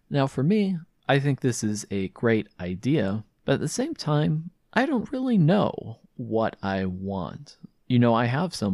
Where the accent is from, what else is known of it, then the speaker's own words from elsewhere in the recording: San Diego, California, United States; As you may know, I'm from San Diego and am living in San Diego.